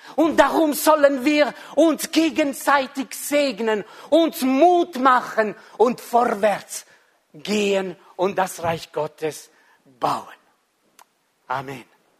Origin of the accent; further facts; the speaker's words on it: Ticino, Switzerland; Wisst ihr, im Tessin, das ist meine Heimat natürlich, gell?